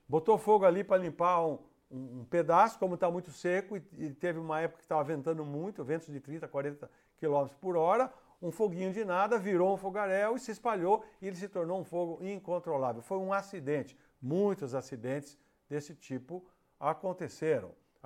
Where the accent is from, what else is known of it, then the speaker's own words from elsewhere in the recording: Araras, São Paulo, Brazil; fui para Araras, minha terra natal, aqui no interior de São Paulo.